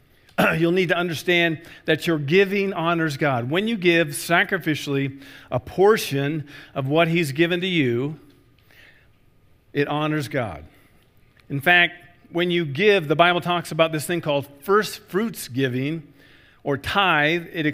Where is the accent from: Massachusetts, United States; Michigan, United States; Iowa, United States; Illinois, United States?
Iowa, United States; It's my own state of Iowa. My home state of Iowa.